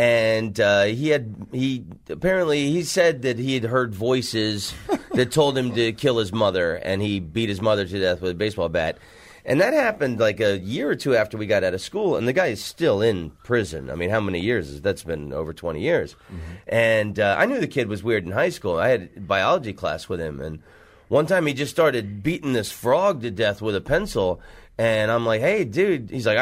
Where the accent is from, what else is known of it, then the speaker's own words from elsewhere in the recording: Orlando, Florida, United States; And the Tupperware Theater, I grew up in Orlando.